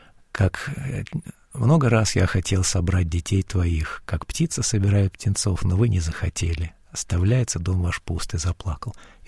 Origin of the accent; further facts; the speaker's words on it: Siberia, Russia; он нас запустил не потому, что мы из Сибири